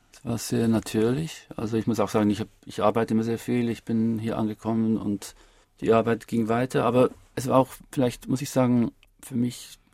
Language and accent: German; United States; man musste als Amerikaner musste einfach hinter der Regierung stehen.